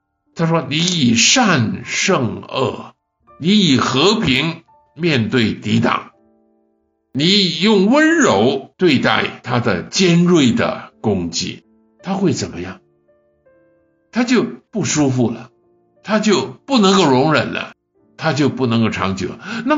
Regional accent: China; 他们都明白的，但是我们中国人就不明白了。

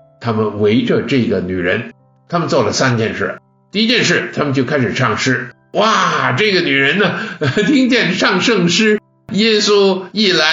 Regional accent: Guangdong, China; 我是广东人，

